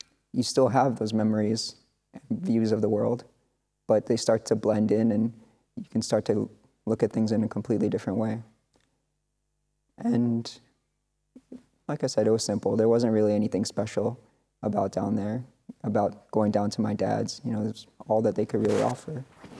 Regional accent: Florida, United States; So when I'm from the United States, I'm from South Florida, and my parents divorced when I was really young. My father lived in Miami-Dade, and my mom lived in the county above it

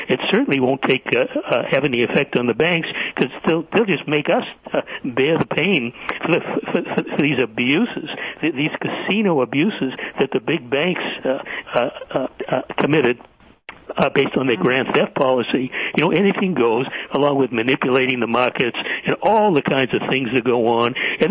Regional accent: Boston, Massachusetts, United States; I wonder how many people really understand what happened in Boston during my hometown, the place I grew up in, during the period when the city was on lockdown.

